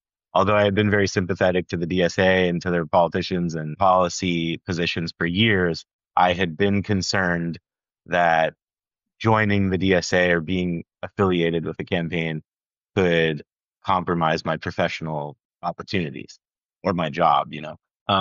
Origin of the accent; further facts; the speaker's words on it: California, United States; moved away as an adult; now in New York City, United States; I've been living in New York now for 15 years. I grew up in California, but my parents are from New York and my older siblings are from here. So I moved here in 2011 to go to graduate school for journalism.